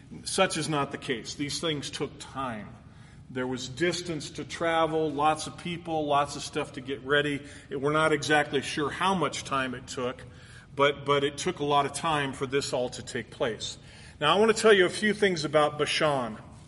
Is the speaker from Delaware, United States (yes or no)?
no; California, United States; I grew up in California. Don't hold it against me. I got out of there as quickly as I could.